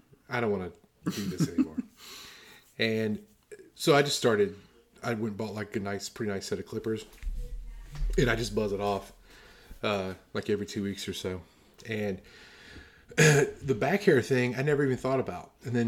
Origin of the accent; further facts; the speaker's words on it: Virginia, United States; He went to Virginia Tech, and I lived in Virginia. Mm-hmm. I'm from Virginia.